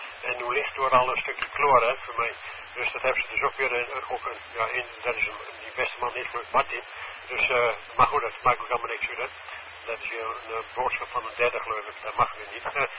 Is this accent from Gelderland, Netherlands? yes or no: yes; Arnhem, Gelderland, Netherlands; now in Meppel, Netherlands; En ik ben ook van Arnhem en van die grote toren bij in, ja goed, in Lopen, in die kant op.